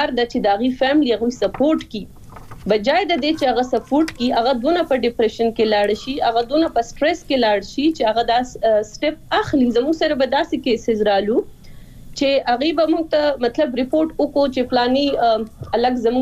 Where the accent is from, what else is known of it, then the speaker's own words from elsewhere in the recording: Swat, Khyber Pakhtunkhwa, Pakistan; زه خپل چونکی د سوات نه يم نو زه خپل علاقه ولا نه فیمیل يم